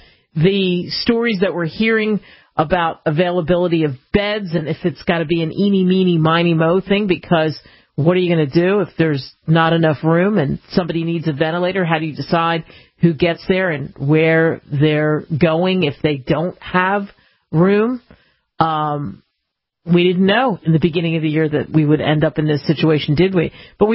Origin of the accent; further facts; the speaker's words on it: Philadelphia, Pennsylvania, United States; I grew up in Philly and grew up in that seat of liberty.